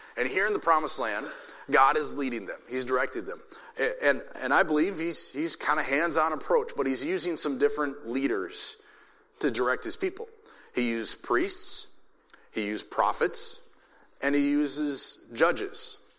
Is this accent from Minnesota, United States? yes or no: no; Grand Forks, North Dakota, United States; born there; And I was born in Grand Forks at the University Hospital there.